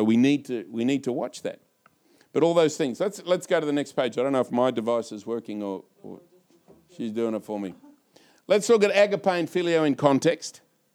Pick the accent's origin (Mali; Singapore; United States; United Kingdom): United Kingdom; the Brits, it's like no sex, please. We're British.